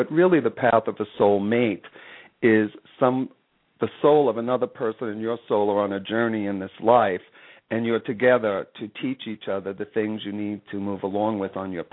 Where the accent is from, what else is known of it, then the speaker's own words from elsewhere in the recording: New York City, New York, United States; My family, we're from New York City